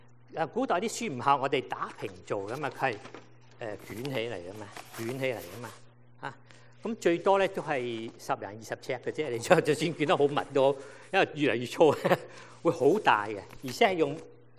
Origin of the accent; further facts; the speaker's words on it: China; 四活物其实是个四字在这个启示来讲是代表世界代表我们中国人所谓天下。